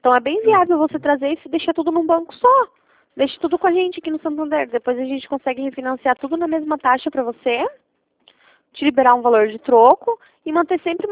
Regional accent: Curitiba, Paraná, Brazil; Isso mesmo. Eu sou de Curitiba, porém eu atendo o Brasil inteiro.

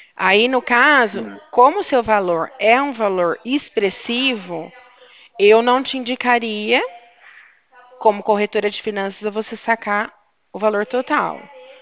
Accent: Porto Ferreira, São Paulo, Brazil; sou do Banco Safra. Eu sou de Porto Ferreira, São Paulo.

